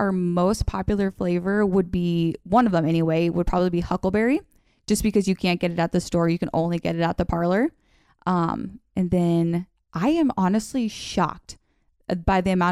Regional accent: Le Mars, Iowa, United States; So growing up in Lamars, I mean, it's just the best because it's got that hometown feel

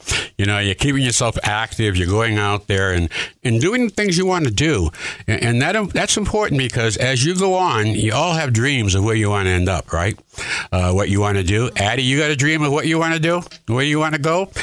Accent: Boston, Massachusetts, United States; moved away; You know, when I moved here, they told me there was a beach. I came from the Boston area, and I said, beach?

